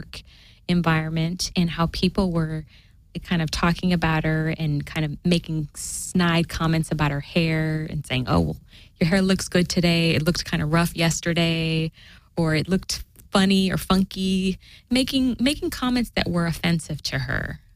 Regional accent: Portland, Oregon, United States; And I say, well, I was raised in Portland, Oregon. And I was also born there.

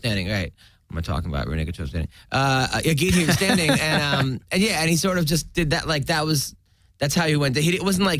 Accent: New York City, New York, United States; I mean, it's the most, I'm from New York. But MMA is not legal?

